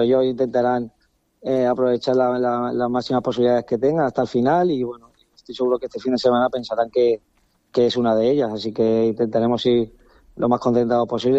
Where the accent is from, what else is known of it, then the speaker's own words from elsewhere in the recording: Altea, Valencian Community, Spain; now in Alicante, Spain; Sí, bueno, me crié en Altea, estoy viviendo en Alicante, pero sí, muy cerquita de casa.